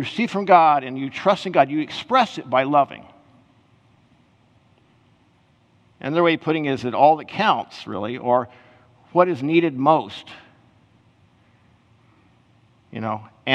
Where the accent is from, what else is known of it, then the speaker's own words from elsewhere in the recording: Kansas, United States; now in Menlo Park, United States; I was brand new from Kansas going to the Bay Area